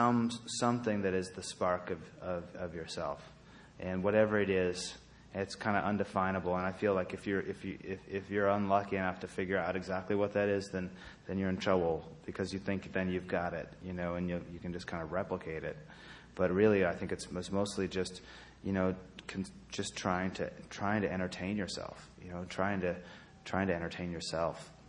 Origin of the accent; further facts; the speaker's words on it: Idaho, United States; I'm from Idaho, and I have not lived there in several years, but I always thought that Idaho was my you know, if that got swept away, I don't know where I would be from.